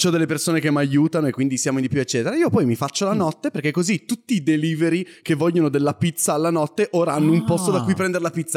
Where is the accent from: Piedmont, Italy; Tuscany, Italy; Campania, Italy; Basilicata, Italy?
Piedmont, Italy; Casale Monferrato; non sono di Alessandria, ma bensì di Casale, acerrimo nemico di Alessandria